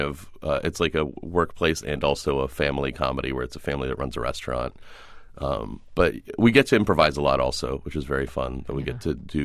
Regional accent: Boston, Massachusetts, United States; We're both from Boston. So we've always wanted to do it here.

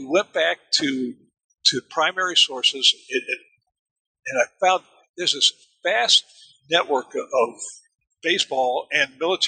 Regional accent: Germany; I grew up in Germany

